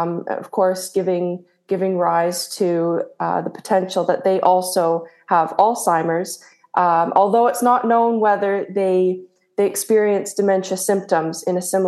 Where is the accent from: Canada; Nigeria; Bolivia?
Canada; Ontario; now in St Andrews, United Kingdom; I'm originally from Canada. I have grown up on a ginseng farm in Ontario, and I came to St. Andrews for university.